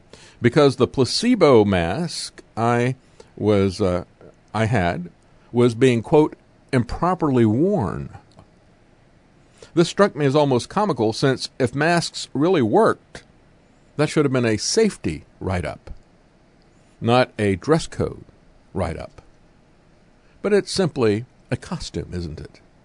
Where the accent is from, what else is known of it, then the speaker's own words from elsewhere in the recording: Florida, United States; I grew up in Florida, lived on a lake, used to water ski all the time, used to snorkel all the time.